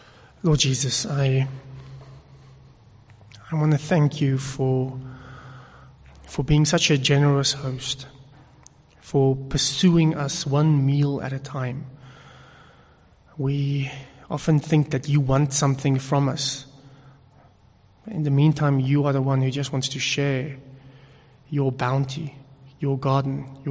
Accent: KwaZulu-Natal, South Africa; I grew up in Natal, and there was some genuine prejudice.

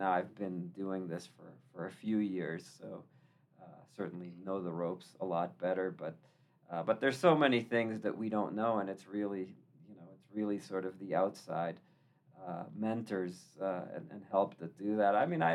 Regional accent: Boston, Massachusetts, United States; now in Utah, United States; I'm originally from Boston. Coming out here, I was really impressed with the tech ecosystem

